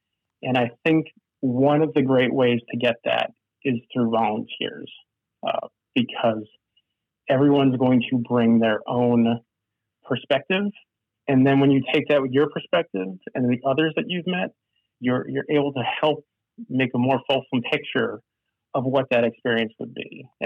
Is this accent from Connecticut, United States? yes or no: yes; Connecticut, United States; So I think it goes way back to, you know, when I grew up in Connecticut